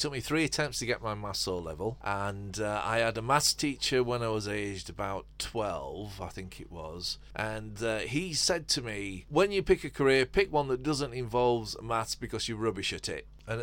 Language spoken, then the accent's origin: English; England, United Kingdom; Yeah, we're English, so we're probably pronouncing that really incorrectly.